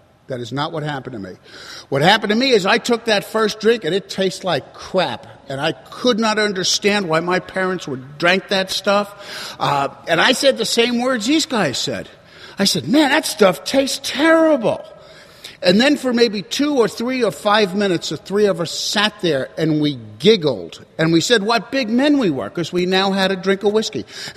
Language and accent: English; New York, United States; And growing up in New York, we got a lot of apartment houses